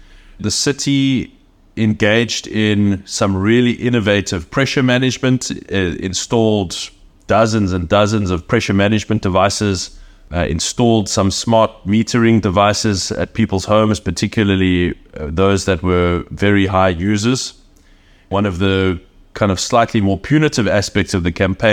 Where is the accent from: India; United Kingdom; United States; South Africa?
South Africa; Cape Town, Western Cape; growing up in Cape Town